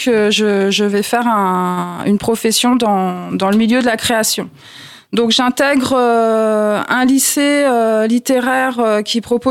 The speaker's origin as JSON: {"language": "French", "region": "Normandy", "country": "France", "tie": "born or raised there", "said": "je suis pas du tout issue de la région parisienne. J'ai grandi en Normandie, dans un petit village de 50 habitants situé entre Granville et le Mont-Saint-Michel. Donc j'ai passé mon enfance dans une ferme familiale."}